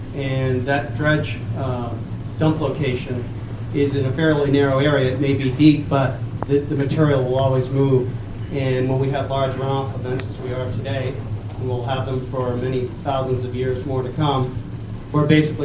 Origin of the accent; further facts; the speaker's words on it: Rockport, Maine, United States; I'm from Rockport Harbor.